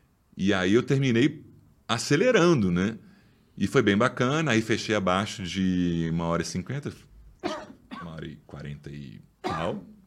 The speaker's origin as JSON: {"language": "Portuguese", "region": "Rio de Janeiro", "country": "Brazil", "said": "só que como eu sou do Rio"}